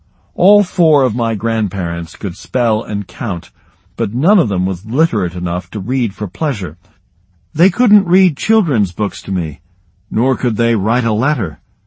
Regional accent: Sweden; also born or lived in Egypt; My home country of Sweden is today on level 4 and one of the richest and healthiest countries in the world

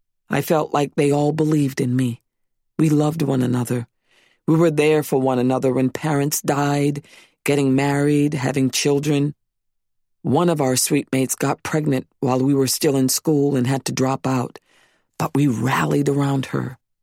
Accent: Central Falls, Rhode Island, United States; I didn't fit in with them because I was from Central Falls

